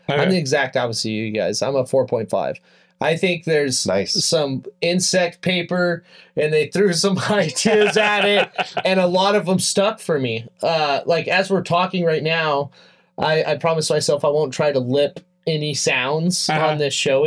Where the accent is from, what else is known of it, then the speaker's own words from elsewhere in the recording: Tehachapi, California, United States; So I'm from Tehachapi, so anyways, I knew this girl, and it was her birthday, and I came down to Bakersfield.